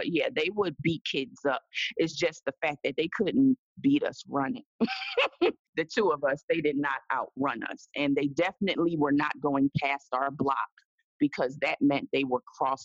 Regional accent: Philadelphia, Pennsylvania, United States; Like I said, I'm born and raised in Philly, but particularly South Philadelphia, which was a very interesting place to grow up in the 70s and 80s.

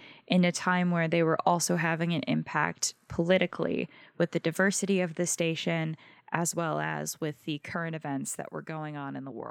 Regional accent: Michigan, United States; who actually got her start in my home state of Michigan

